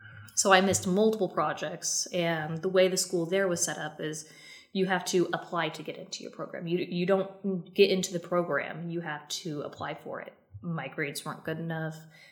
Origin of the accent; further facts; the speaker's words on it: Winterset, Iowa, United States; I grew up in Winterset, Iowa, small town, really beautiful town.